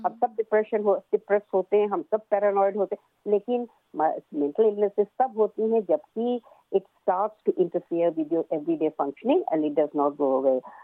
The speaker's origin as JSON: {"language": "Hindi", "country": "India", "moved": "yes", "said": "मैं तो खुद भारत से आई थी और मुझको नहीं आना चाहिए था"}